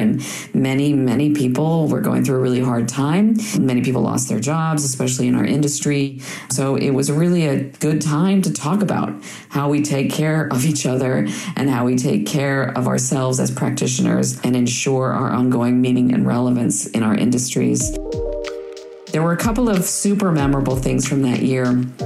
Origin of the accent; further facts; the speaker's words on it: Chicago, Illinois, United States; It happened to be in Chicago, which is my hometown